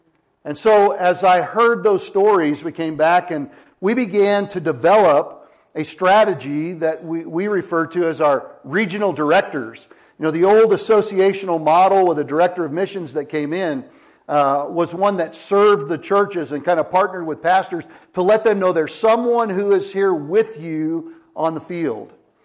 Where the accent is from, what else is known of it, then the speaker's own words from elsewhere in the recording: Lafayette, Colorado, United States; I grew up in Lafayette, which is East Boulder County.